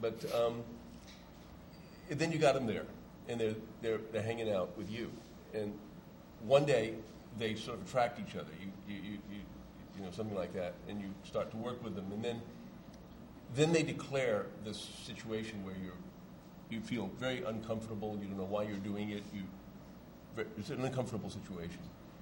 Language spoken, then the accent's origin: English; United States; I mean, I'm an American.